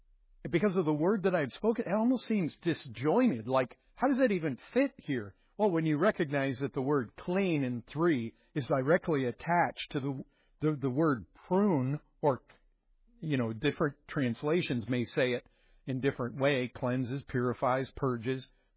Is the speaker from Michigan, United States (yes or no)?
yes; Michigan, United States; I grew up. I told you this before. I grew up in Southwest Michigan.